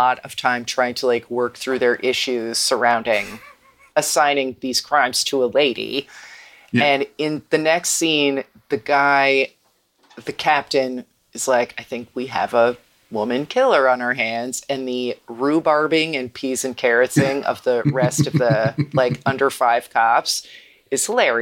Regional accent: New Jersey, United States; We're both from Jersey. We don't know anything.

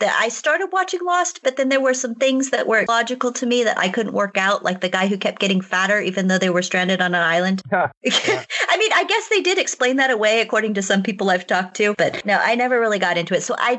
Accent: Sonora, California, United States; I am packing my bags and getting ready to go to my hometown of Sonora to be spooky this weekend.

